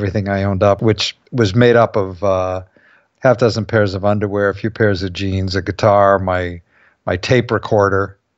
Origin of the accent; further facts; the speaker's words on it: Ohio, United States; I went to Miami of Ohio, I grew up in Ohio